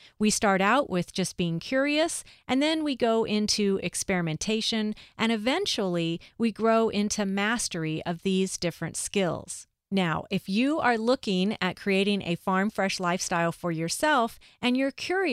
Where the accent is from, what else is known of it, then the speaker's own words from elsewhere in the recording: Los Angeles, California, United States; I grew up in Los Angeles, but with a family who loved to grow their own food.